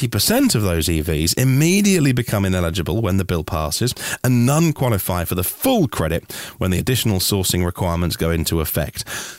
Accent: United Kingdom; I'm just a British guy on a podcast trying to decipher this

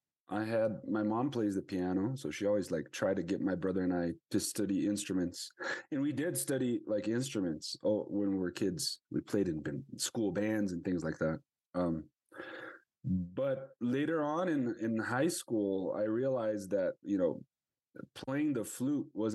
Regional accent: São Paulo, Brazil; now in Santa Fe, United States; I was born in Brazil, São Paulo. That's where I'm from. So that sort of says a few things about who I am, where I grew up. I'm a Latin American human being living in Santa Fe, New Mexico.

